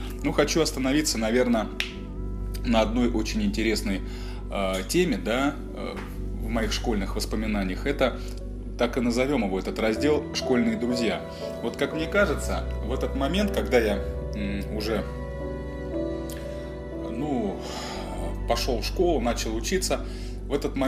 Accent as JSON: {"language": "Russian", "region": "Moscow", "country": "Russia", "tie": "born or raised there", "said": "я родился и вырос в Москве. Я коренной москвич. Мои прабабушки, прадедушки все жили в Москве. Соответственно, и пошел в школу я тоже в Москве."}